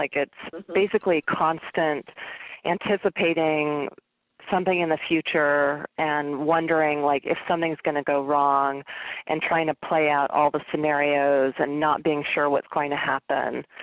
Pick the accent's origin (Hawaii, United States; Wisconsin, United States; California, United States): California, United States; San Francisco; Actually, I'm not in San Francisco, but I'm from San Francisco.